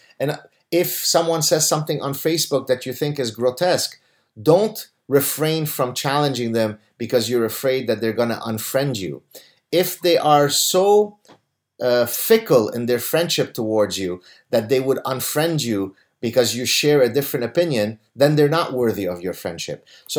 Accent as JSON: {"language": "English", "country": "Lebanon", "moved": "yes", "said": "I'm protected because I come from the Middle East. Therefore, what ends up happening is people have a harder time to accuse me of white supremacy and all this kind of stuff, even though they sometimes try to, because I'm the war refugee from Lebanon, right?"}